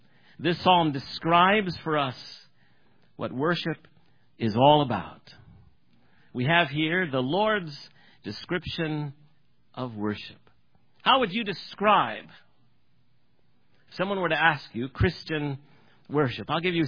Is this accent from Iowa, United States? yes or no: yes; Iowa, United States; I'm from Iowa.